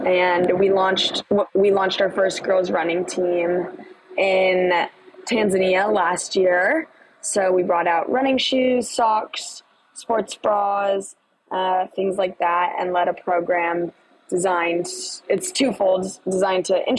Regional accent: Minnesota, United States; now in Washington, D.C., United States; I'm from Minnesota, but I currently go to school at Georgetown in Washington, D.C.

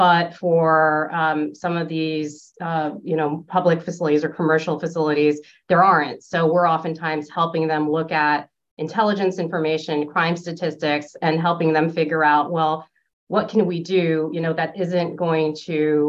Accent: New York City, New York, United States; So when I was a teenager, I felt, and I grew up in New York City, so I really felt this appreciation for the built environment and just how cities worked

